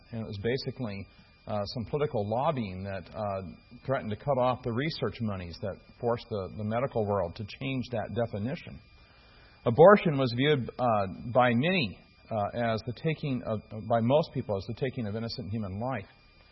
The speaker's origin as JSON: {"language": "English", "region": "Midwest", "country": "United States", "tie": "born or raised there", "said": "It may have been different where I grew up in the Midwest, which was part of the so-called Bible Belt"}